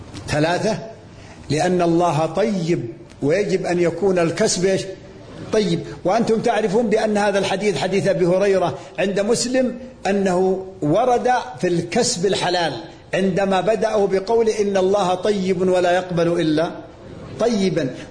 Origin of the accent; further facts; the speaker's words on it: Abha, Asir, Saudi Arabia; عندنا في أبها الشباب 25